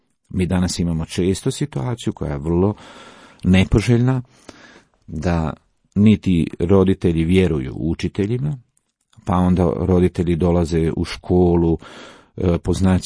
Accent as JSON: {"language": "Croatian", "country": "Croatia", "said": "koliko mi kao Hrvati ličimo Fincima, toliko i naše škole liče finskim školama"}